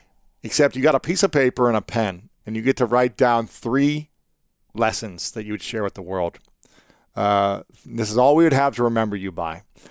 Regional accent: Ohio, United States; told I wasn't allowed to be vulnerable as a young man growing up in Ohio, in the Midwest.

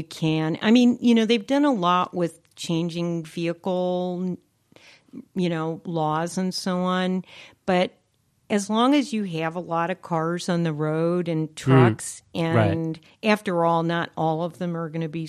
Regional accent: Pittsburgh, Pennsylvania, United States; like growing up in Pittsburgh when the, you know, the steel industry was still active or just starting to go out

